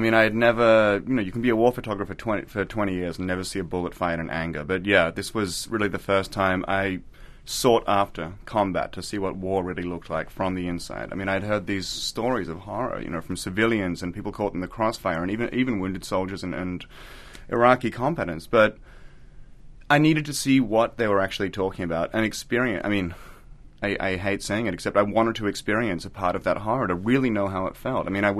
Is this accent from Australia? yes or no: yes; Australia; I was an Australian. I wasn't an American.